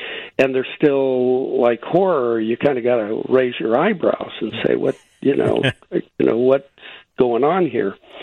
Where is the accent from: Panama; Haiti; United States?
Panama; I grew up in Panama.